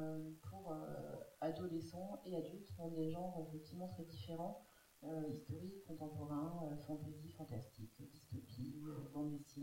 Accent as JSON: {"language": "French", "town": "Paris", "region": "Île-de-France", "country": "France", "said": "Je viens de Paris. Je suis allée à Paris, j'habite Seine-Saint-Denis"}